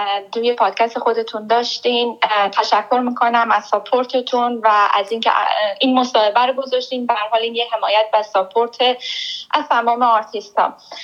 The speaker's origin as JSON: {"language": "Persian", "country": "Iran", "said": "من یک ایرانی هستم و یک تجربیات و یک داستانهای مخصوص خودم رو دارم"}